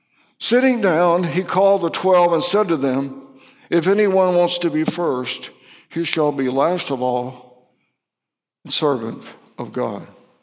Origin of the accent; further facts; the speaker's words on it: Tallahassee, Florida, United States; but I was in Little League in my hometown of Tallahassee, Florida.